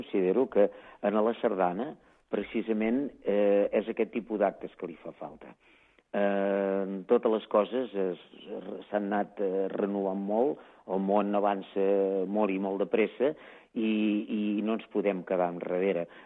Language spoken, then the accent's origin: Catalan; Cassà de la Selva, Catalonia, Spain; Cassà de la Selva, el meu poble